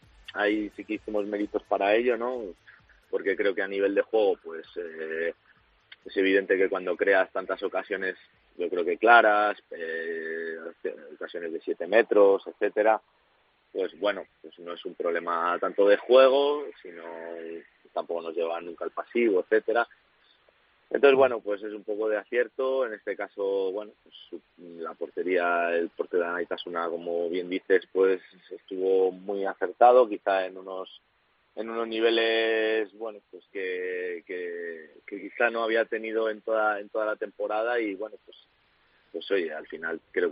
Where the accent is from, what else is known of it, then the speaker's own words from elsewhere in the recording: Valladolid, Castile and León, Spain; born there; moved away; Yo nací en Valladolid, aunque ya llevo muchos años fuera de allí, pero bueno, también es tu tierra, tienes gente allí que va a verte